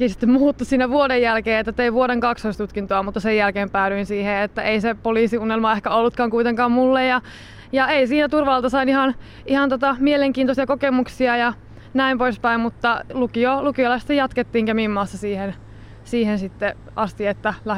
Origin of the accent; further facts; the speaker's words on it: Lapland, Finland; Mä sanoin, että mä oon Lapista ja sitten tyypit on vähän silleen, että no että kyllä mä nyt sen verran Lappia tiedän, että se on vaan joku paikkakunta ja mä oon vähän silleen, että no mä oon vähän sieltä kaikkialta kotoisin, koska oon asunut vähän ympäri Lappia